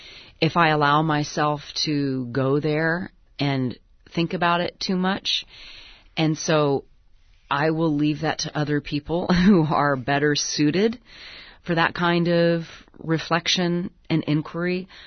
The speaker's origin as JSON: {"language": "English", "country": "United States", "said": "Well, I am American, and so that's, you know, a lever I try to push."}